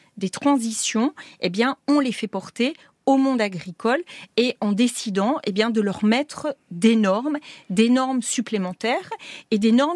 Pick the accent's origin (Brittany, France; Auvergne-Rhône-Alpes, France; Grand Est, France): Grand Est, France; Moi, je suis alsacienne. Nous avons la frontière en Alsace avec l'Allemagne.